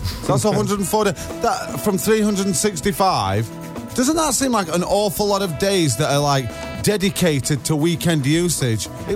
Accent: United Kingdom; we keep a very close eye on things like how many shopping days to Christmas being British.

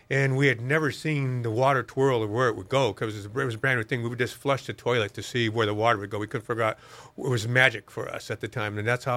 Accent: California, United States; born there; I was born in Northern California and was very poor.

